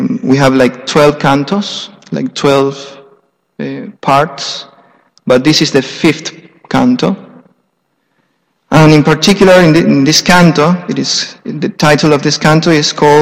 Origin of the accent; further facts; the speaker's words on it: Argentina; English is a second language; I'm a temple resident. I'm from Argentina. And excuse me if my English is not so perfect or well.